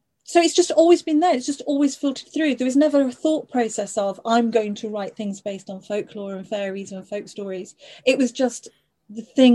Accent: Isle of Man; also born or lived in Liverpool; I was born just outside Liverpool, and then as a very small child I lived on the Isle of Man.

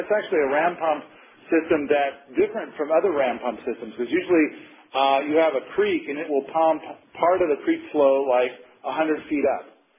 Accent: Lostine, Oregon, United States; You know, I spent a fair bit of my life growing up in Lostine, Oregon.

